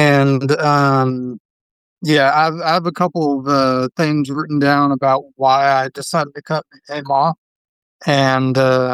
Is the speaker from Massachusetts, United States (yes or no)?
no; California, United States; I'm from California and he's from California, and that's where he's living.